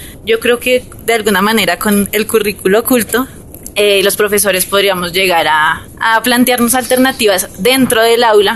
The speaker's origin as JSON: {"language": "Spanish", "region": "Bogotá", "country": "Colombia", "said": "yo soy de Bogotá y no sabía bien las dinámicas como del Frailejonal."}